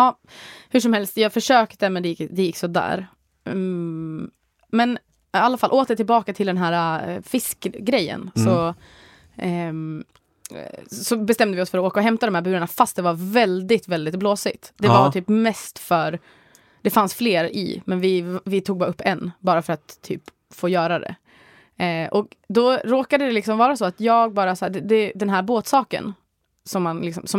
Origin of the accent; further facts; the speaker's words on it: Bergslagen, Sweden; Jag kommer ju liksom från inlandet, jag kommer liksom från Bergslagen. Det var ju i princip ingen som hade en segelbåt där.